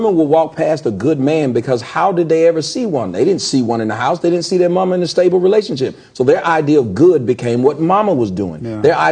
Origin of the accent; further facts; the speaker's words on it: Atlanta, Georgia, United States; I'm from Atlanta. That's the home of the kept man.